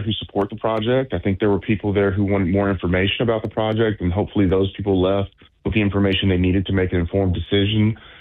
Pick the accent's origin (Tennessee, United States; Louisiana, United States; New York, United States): Louisiana, United States; Shreveport; I'm from West Shreveport. I grew up in that area.